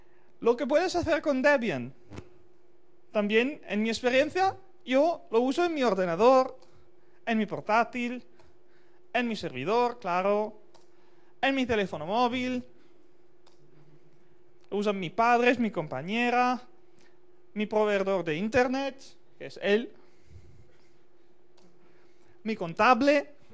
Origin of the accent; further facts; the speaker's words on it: Italy; de Italia. Y bueno, empiezo hablando de mis experiencias personales